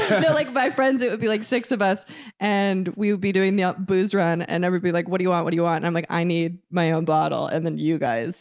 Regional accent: Big Bend, Wisconsin, United States; Like, suburbs of Milwaukee. I went to Mogwanago High School. I grew up in Big Bend, which is... There's 1,100 people there.

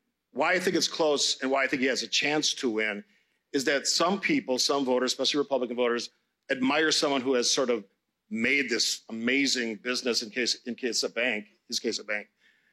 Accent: Cudahy, United States; I grew up in Cudahy.

